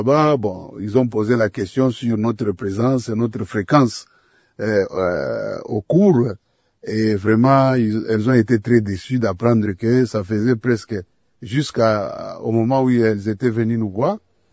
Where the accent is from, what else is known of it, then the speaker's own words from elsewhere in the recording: Kasaji, Lualaba, DR Congo; born there; Non, je suis né à Kasaji. À Kasaji, c'est aujourd'hui la deuxième ville de la province du Lualaba.